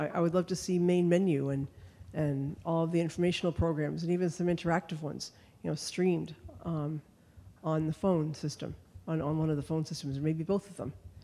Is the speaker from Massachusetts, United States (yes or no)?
yes; Reading, Massachusetts, United States; also born or lived in Connecticut; from Reading, Massachusetts. I spent most of my time in Massachusetts, but also a lot of time in Connecticut.